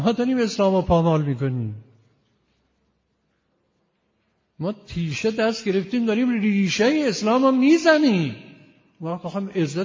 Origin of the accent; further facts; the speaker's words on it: Iran; اون وقت ما ایرانی هستیم دیگه، دلمون میخواد برتر باشه.